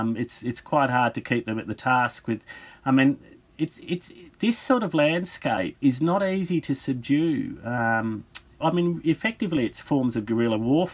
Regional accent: Australia; But I'm an Australian historian. I mean, I've studied the frontier in Australia.

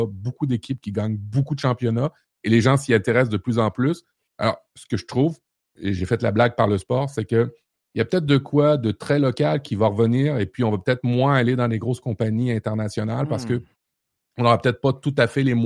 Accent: Canada; Certains ont même fait des mises à pied au niveau tech chez nous au Canada.

